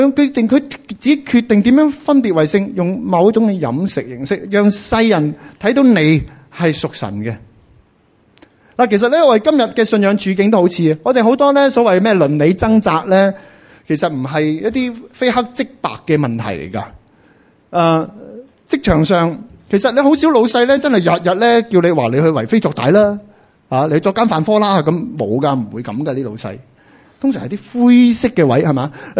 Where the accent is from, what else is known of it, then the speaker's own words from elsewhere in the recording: China; 即係我哋中國人拜偶像咧，都會擺個橙、擺個碌柚喺度㗎